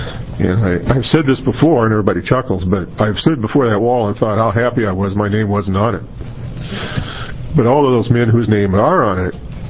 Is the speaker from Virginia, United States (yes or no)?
no; Gresham, Oregon, United States; I'm from Gresham, Oregon. I'm here representing part of the Heroes Memorial Task Force for the city of Gresham.